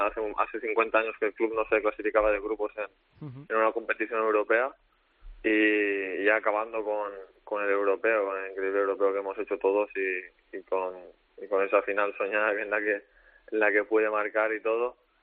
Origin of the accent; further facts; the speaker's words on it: Spain; yo soy español y así lo siento